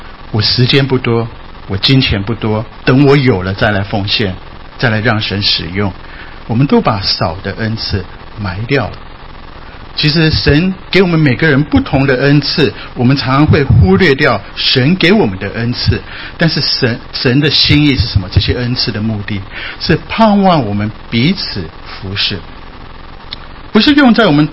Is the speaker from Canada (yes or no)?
no; Japan; 没有什么厉害，我在日本长大